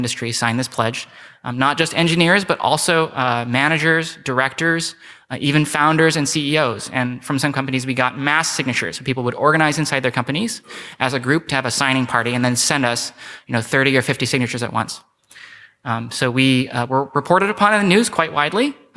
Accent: Canada; now in United States; I'm a Canadian living in the United States.

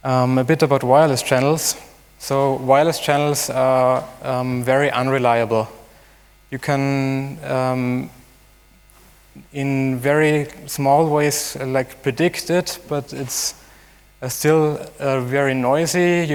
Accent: Vienna, Austria; I'm from Vienna.

